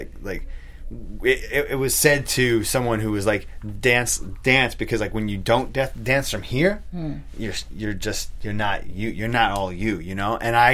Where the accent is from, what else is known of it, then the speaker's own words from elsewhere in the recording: Islip, New York, United States; And I'm like a couple cities over, towns over from that in Long Island. I'm from Islip.